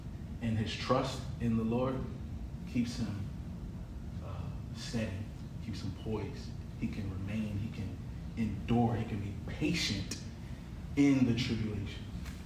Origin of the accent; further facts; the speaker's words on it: Philadelphia, Pennsylvania, United States; We play against my hometown, Philly. So I'm a little bit of a traitor in some sense.